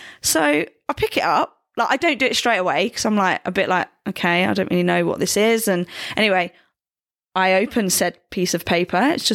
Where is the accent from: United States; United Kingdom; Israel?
United Kingdom; England; And, you know, being a Brit, I don't want to talk to anyone else.